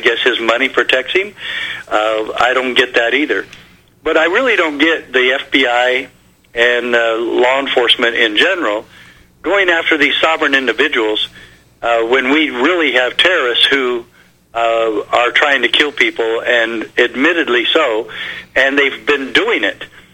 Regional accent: United States; I'm proud to be an American, and being an American also means that there's a responsibility for us to be peaceful

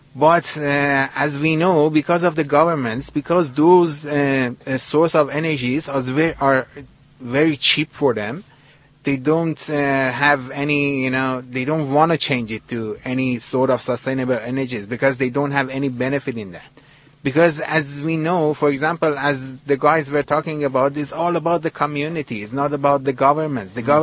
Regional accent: Iran; moved away as an adult; now in Australia; I'm from Iran, and my background is I have mechanical engineering from Iran, and I've been studying architecture in Australia for the last 5 years.

